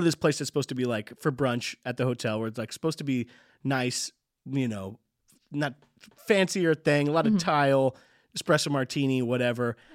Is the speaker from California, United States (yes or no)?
yes; Bakersfield, California, United States; But like, I'm from Bakersfield.